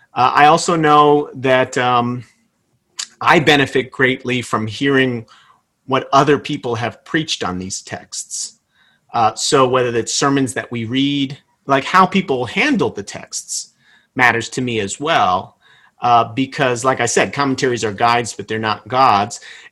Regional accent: New Jersey, United States; also born or lived in Massachusetts / Illinois / Oregon; now in Texas, United States; I'm from New Jersey, so I've served churches there. I went to seminary in Massachusetts, spent time in Illinois, served a church in Oregon on the West Coast. Now I'm in Texas.

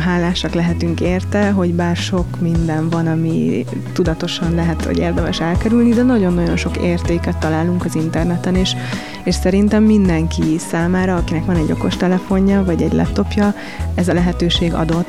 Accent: Transylvania, Romania; amik én egyébként erdélyi vagyok

